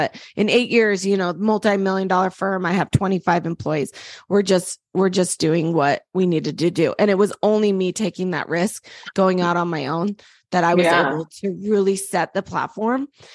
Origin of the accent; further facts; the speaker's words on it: Utah, United States; And I come from Utah, you know, it's a very Christian state, but not Southern Baptist at all.